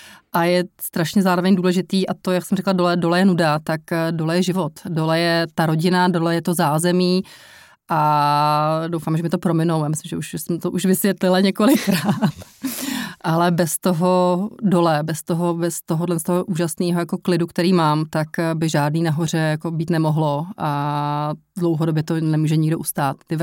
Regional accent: Prague, Czechia; Já jsem rodilý Pražák

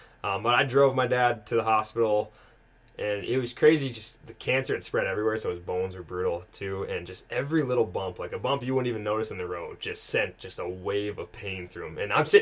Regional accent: Moorhead, Minnesota, United States; I'm from Moorhead, so it's right across the river from Fargo

